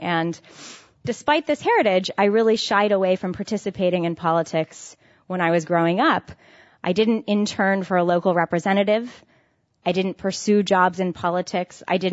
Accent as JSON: {"language": "English", "region": "Colorado", "country": "United States", "tie": "born or raised there", "said": "found my way to Washington by volunteering on a Senate race in my home state of Colorado."}